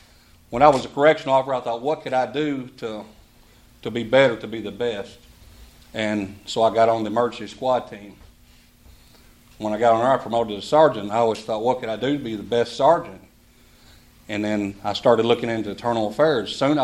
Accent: Kentucky, United States; I'm originally from Crittenden County. I graduated in the 1900s. 1992, to be exact.

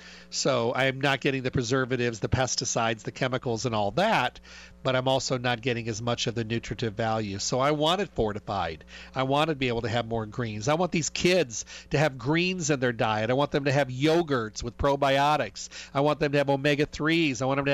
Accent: Midwest, United States; because I was raised in the Midwest out in the country.

